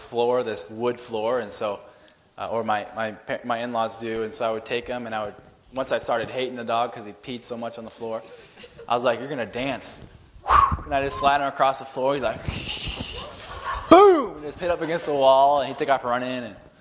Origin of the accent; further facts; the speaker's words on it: Anchorage, Alaska, United States; I remember when I was younger, I came from Anchorage.